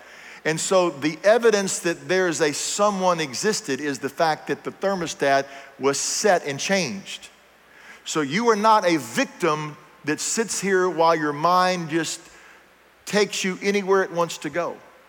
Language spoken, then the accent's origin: English; United States; I'm American, so they already thought I was crazy there in Paris.